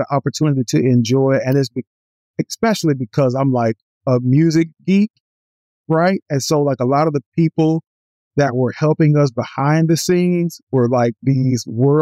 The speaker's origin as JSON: {"language": "English", "region": "Alabama", "country": "United States", "said": "I really wanted to go and get the experience, because I was from Alabama."}